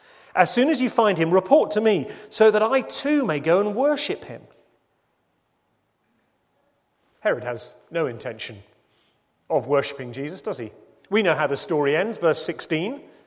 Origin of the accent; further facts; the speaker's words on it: United Kingdom; Now, I'm British, so sarcasm is my birthright.